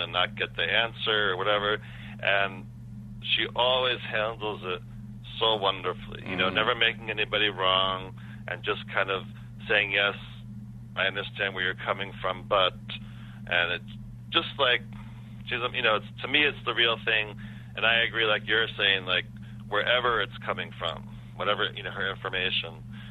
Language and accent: English; East Coast, United States; And then at some point I moved back east because I'm from the East Coast and I wanted to come back.